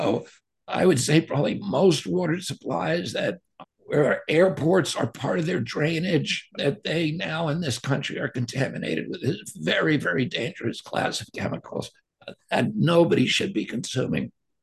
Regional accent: Hyannis, Massachusetts, United States; including my hometown in Hyannis, which is contaminated with PFAS

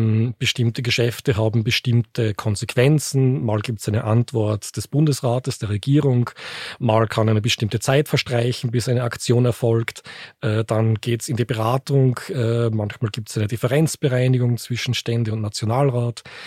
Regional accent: Austria; also born or lived in Germany; in meiner Heimat Österreich, das ist natürlich in der Schweiz. Ich habe eben in Deutschland gelebt.

